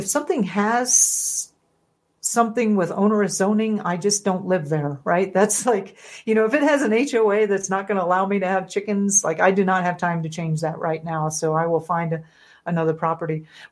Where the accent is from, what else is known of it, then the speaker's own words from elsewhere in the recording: Florida, United States; And I grew up in Florida, so always on trips we were visiting, you know, places where people would shoot at each other.